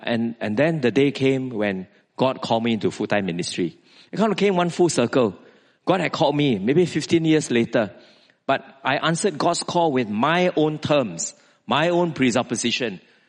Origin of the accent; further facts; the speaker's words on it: Singapore; And many of them are Christians from Malaysia. And I'm a Christian from Singapore.